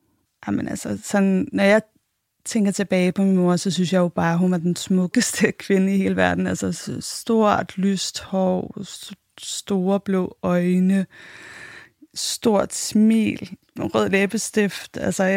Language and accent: Danish; Copenhagen, Capital Region of Denmark, Denmark; Jeg blev født i 1984. Jeg er københavner.